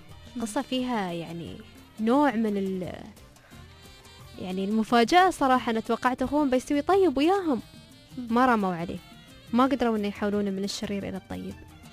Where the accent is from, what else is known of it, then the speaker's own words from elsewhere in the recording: United Arab Emirates; أنا كشابة إماراتية